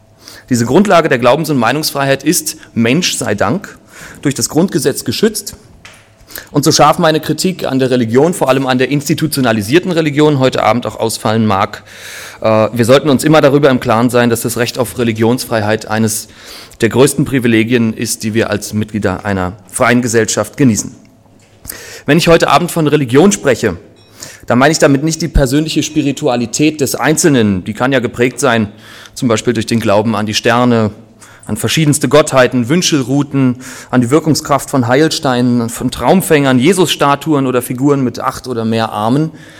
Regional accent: Berlin, Germany; born there; Ich bin 1980 in Berlin geboren, bin Sohn eines katholischen Kirchenmusikers, der aber weniger Katholik als Kirchenmusiker ist.

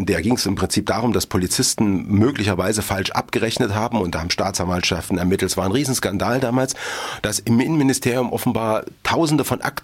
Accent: Erfurt, Thuringia, Germany; also born or lived in Heilbad Heiligenstadt; Also meine Familie, wir sind 1980 nach Erfurt gezogen. Also ich war im Prinzip 10.

